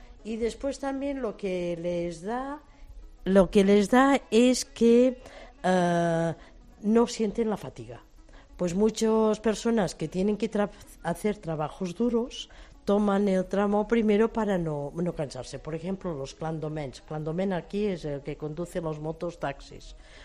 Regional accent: Torelló, Catalonia, Spain; moved away as an adult; Yo soy de Torelló, que es un pueblo que está a 15 kilómetros de Vic, de la comarca de Osona, y a 85 kilómetros de Barcelona.

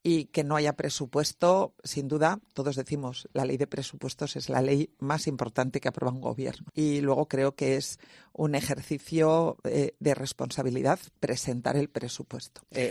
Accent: Castile and León, Spain; como somos los castellanos, pues normalmente conservadores

